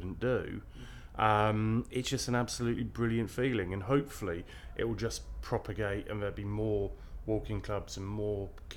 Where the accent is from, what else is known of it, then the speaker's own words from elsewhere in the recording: Liverpool, North West England, United Kingdom; I'm 37 and I'm down from Liverpool.